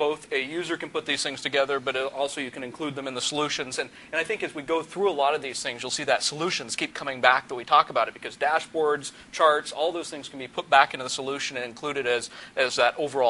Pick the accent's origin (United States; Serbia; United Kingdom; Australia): United States; Colorado; Well, you're from New Zealand. I'm from Colorado. Why can't we highlight Colorado?